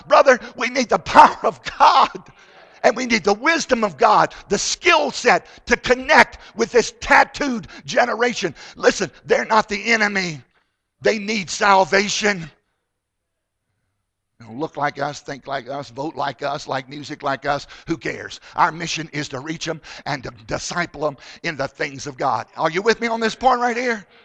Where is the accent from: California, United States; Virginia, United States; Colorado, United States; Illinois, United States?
Virginia, United States; Virginia, my home state, has gone to pot.